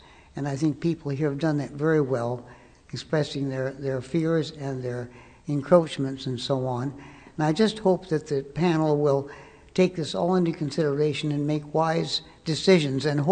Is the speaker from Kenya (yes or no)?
no; Midwest, United States; I might say that I grew up in the Midwest, where it was flat as a pancake, and there was a little hill between our house, my grandfather's house, and a lake in Indiana.